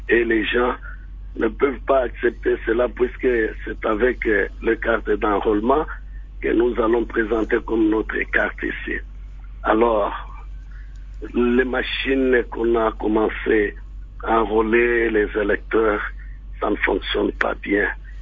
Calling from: Lubumbashi, Haut-Katanga, DR Congo; pour que la situation ne puisse pas s'empirer ici chez nous à Lubumbashi.

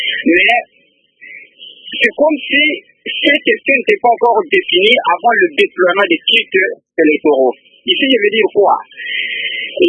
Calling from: Équateur, DR Congo; même ici chez nous à l'Équateur

